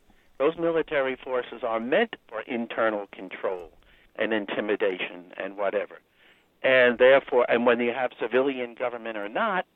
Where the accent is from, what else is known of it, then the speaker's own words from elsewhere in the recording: Long Island, New York, United States; I'm from Long Island, like I said